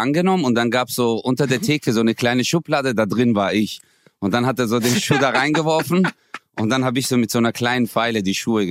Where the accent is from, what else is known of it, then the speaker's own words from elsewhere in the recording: Çarşamba, Samsun, Turkey; Ich so, woher kommst du aus der Türkei? Die so, ich komme aus Samsun. Ich so, hey, ich auch. Ich so, wo genau? Die so, Çarşamba. Ich so, hey, ich auch.